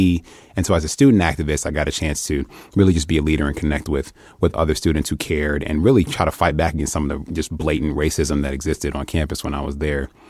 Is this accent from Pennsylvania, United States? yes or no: no; Detroit, Michigan, United States; She's white. I'm Black. I'm from Detroit. She's from Lansing.